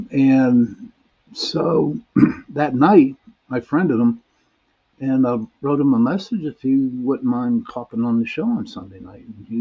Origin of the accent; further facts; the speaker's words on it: Ireland; Yeah, I got the luck of the Irish. Even though I'm Irish, it's not so lucky all the time.